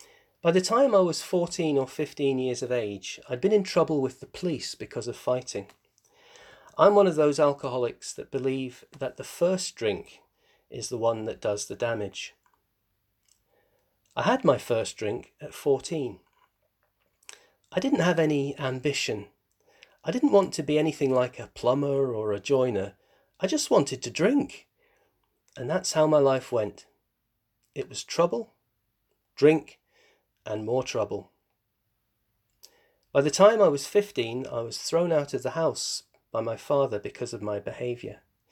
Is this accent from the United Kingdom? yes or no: yes; Dundee, Scotland, United Kingdom; born there; I'm an alcoholic from Dundee in Scotland. I was born in Dundee in a single end, which is one room. Six of us in one room.